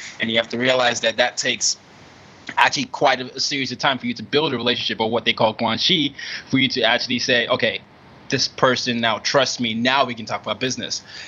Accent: Nigeria; I grew up as the oldest of 3 boys, but, you know, as a Nigerian, you know, my dad being a diplomat, essentially I was always the minority everywhere I went. You know, you mentioned how I grew up in 5 countries and 4 continents.

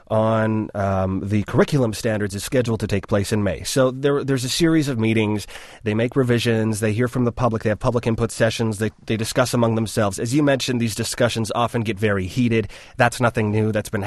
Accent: Canada; You know, I come from Canada, and in Parliament, people are yelling back and forth.

